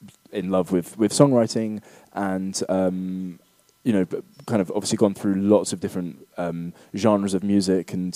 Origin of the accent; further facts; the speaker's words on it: South of England, United Kingdom; now in Berlin, Germany; So I grew up in the south of England, actually, kind of in the countryside.